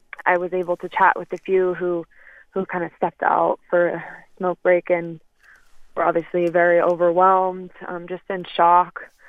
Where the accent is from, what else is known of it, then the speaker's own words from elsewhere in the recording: Las Vegas, Nevada, United States; I mean, I was raised here in Las Vegas